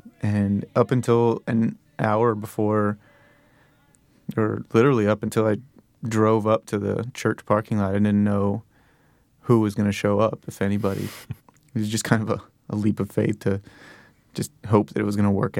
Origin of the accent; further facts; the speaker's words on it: Texas, United States; We started here from New York, and we're all from Texas